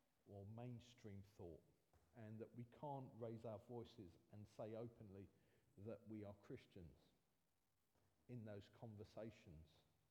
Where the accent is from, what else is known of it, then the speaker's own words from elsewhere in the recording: Pakistan; So I'm from Pakistan, so I know to some extent what it means to come from a persecuted country where Christians are persecuted.